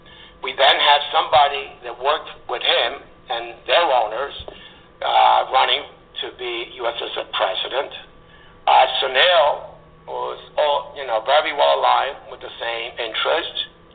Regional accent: Bronx, New York, United States; They know I'm a local guy. They know I grew up in the Bronx like you

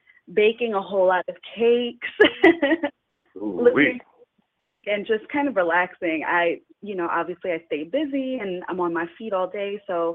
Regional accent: New York, United States; I'm from New York, and my family is Caribbean, so we always have good food

